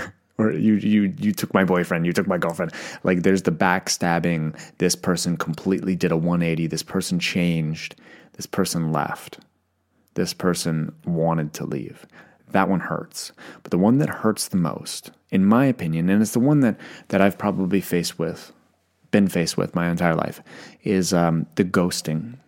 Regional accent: Canada; everybody yells at me when I say grade seven because I'm Canadian. That's just what we say.

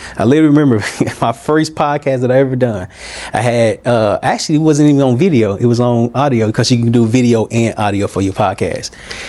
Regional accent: Little Rock, Arkansas, United States; So your culture is built off of your story. I'm from Little Rock, Arkansas

